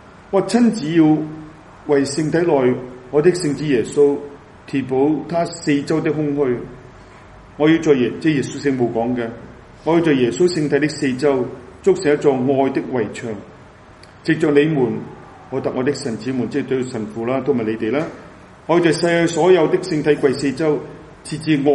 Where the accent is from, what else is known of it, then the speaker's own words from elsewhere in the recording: Hong Kong; 这个同埋我哋中国人嗰种道德观啊，完全冇晒